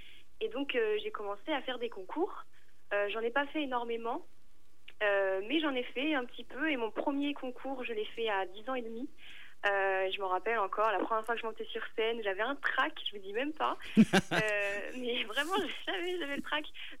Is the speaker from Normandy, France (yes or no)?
no; Bordeaux, Nouvelle-Aquitaine, France; Et je suis lycéenne en seconde et je viens de Bordeaux.